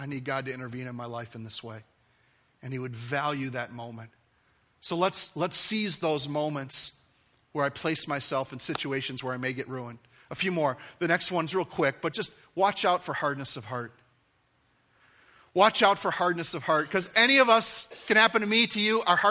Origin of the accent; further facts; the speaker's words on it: Minnesota, United States; I was raised here in Minnesota. Grew up here and in a family, large Italian family, and we went to a religious traditional church most weekends because our parents made us go.